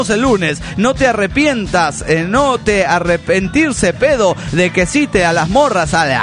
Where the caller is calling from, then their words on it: Bogotá, Bogotá Capital District, Colombia; de Bogotá, Colombia.